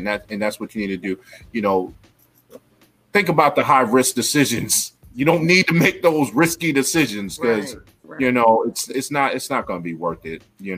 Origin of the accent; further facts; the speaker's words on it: New York, United States; yes, I'm from New York, but I'm not one of those New Yorkers who's like, New York is the best place ever for everyone.